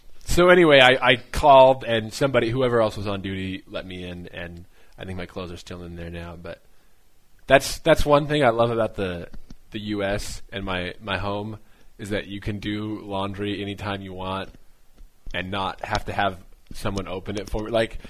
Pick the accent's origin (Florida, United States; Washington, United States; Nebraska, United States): Washington, United States; Wenatchee; Two of my friends went to the Valley College where I grew up in Wenatchee